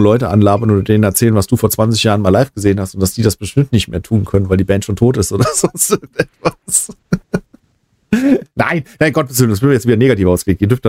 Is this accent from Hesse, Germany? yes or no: yes; Limburg, Hesse, Germany; Wie gesagt, ich komme aus Limburg